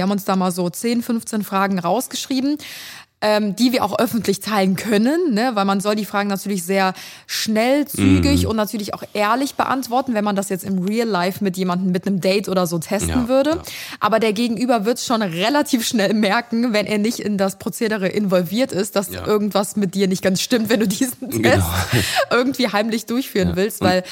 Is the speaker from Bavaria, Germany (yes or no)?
no; Cologne, North Rhine-Westphalia, Germany; Und wenn man halt nicht aus Köln kommt, gibt es so ein paar bekannte Seen, wo man dann vielleicht mal hingehen würde.